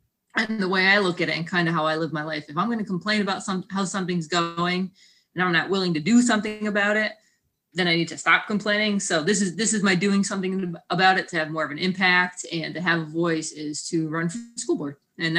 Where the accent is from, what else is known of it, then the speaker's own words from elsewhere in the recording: Schenectady, New York, United States; So I grew up in Schenectady. I graduated from Schenectady High School in 2003. I left for college and then moved back to the city.